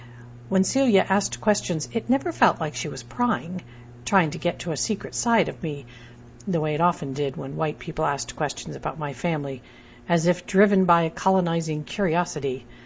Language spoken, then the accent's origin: English; Midwest, United States; Growing up in the Midwest in a refugee family that had left Vietnam at the end of the war, too much of my sense of self was shaped around observations of how other people behaved.